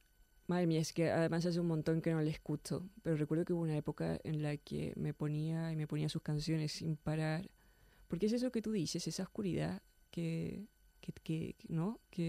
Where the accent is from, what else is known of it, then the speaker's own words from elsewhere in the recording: Chile; moved away; me vine de Chile... O sea, tenía una familia numerosa, etcétera. Me vine a un país pues, que no es mi cultura